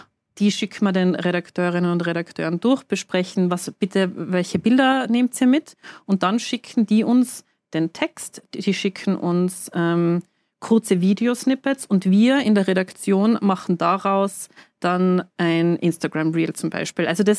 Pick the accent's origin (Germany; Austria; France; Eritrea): Austria; Tyrol; obwohl Tirol natürlich wunderschön ist, muss ich als Tirolerin sagen